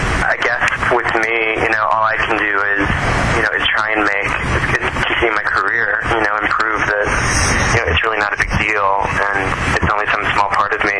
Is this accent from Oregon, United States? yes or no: no; Crystal Lake, Illinois, United States; I was born in Mount Prospect, Illinois. I lived in Crystal Lake for pretty much all my life.